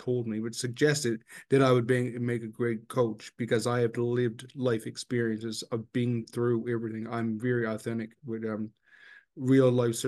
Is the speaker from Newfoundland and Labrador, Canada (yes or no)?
yes; Newfoundland and Labrador, Canada; from Newfoundland, Canada.